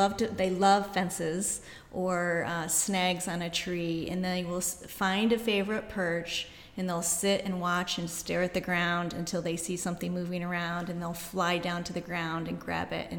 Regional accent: New York, United States; now in Tennessee, United States; So where I grew up in the Adirondacks, they were only there for just a couple of months

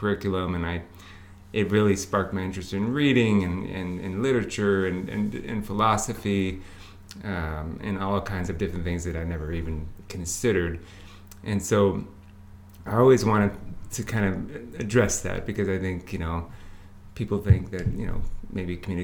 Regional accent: Ann Arbor, Michigan, United States; I grew up in Ann Arbor, Michigan. As a university city, you know, I had a lot of, I was around a lot of higher education.

